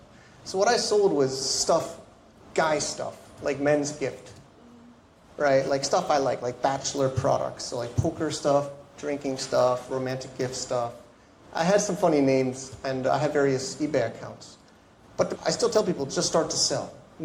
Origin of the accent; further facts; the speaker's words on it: Connecticut, United States; I'm originally from Connecticut, so he moved out there to change his life, and he had extra room.